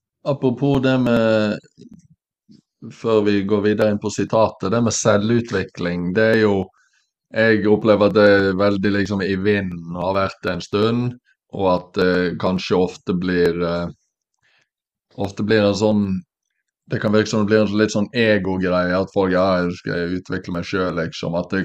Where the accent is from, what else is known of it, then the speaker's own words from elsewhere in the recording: Western Norway, Norway; når jeg var hjemme på Vestlandet her